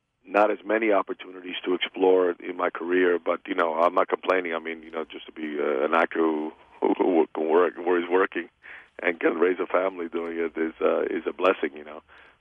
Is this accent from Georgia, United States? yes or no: no; Florida, United States; also born or lived in Havana, Cuba; now in Los Angeles, United States; I live in Los Angeles, yeah. But I was born in Havana, grew up in South Florida, and still have a home there